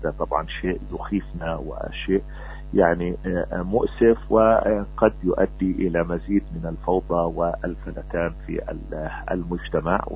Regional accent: Palestine; في مواجهة الظواهر التي باتت تقلقنا كفلسطينيين في الأراضي الفلسطينية المحتلة

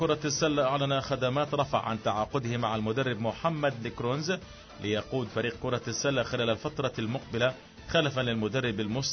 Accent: Gaza, Gaza Strip, Palestine; 56 نادي عندنا في غزة، يعني فيش ولا واحد لهالدرجة

